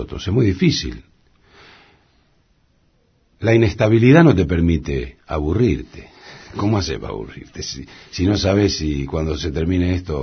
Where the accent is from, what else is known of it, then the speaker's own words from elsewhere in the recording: Rosario, Santa Fe, Argentina; Yo soy uno de Rosario, de Barrio Belgrano